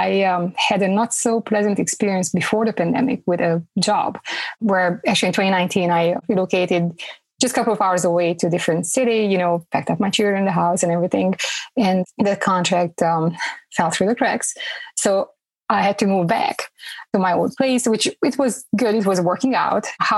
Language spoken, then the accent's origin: English; Romania; now in Fayetteville, United States; Originally, I'm from Romania. And as you mentioned, I've been in the States for about 15 years now